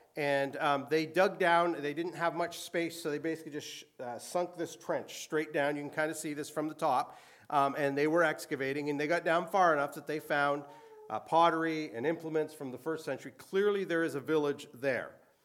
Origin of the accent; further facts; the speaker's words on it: Hilton Beach, Ontario, Canada; also born or lived in Oshawa; And I tell them I grew up in Hilton Beach. And that's true. Most of my childhood grew up in Hilton Beach. I was born in Oshawa. I have no connection to Oshawa.